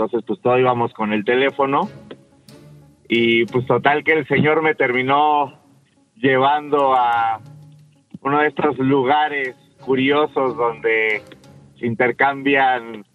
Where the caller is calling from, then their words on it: Mexico City, Mexico; De Ciudad de México FM.